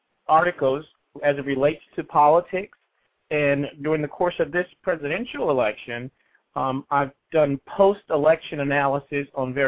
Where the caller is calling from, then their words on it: California, United States; I'm calling you from California because I'm here doing some political work.